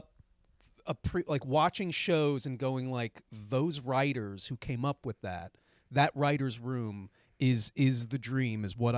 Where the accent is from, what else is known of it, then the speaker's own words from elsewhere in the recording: Florida, United States; But, so I grew up in Florida.